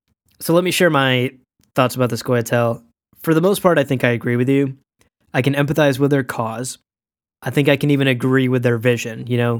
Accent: Pakistan; born there; I was born in Pakistan

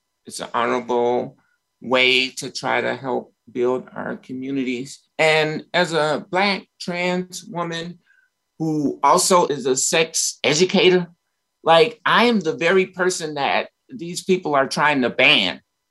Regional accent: Chicago, Illinois, United States; And that part of that comes from my growing up in Chicago, like in the 60s and 70s

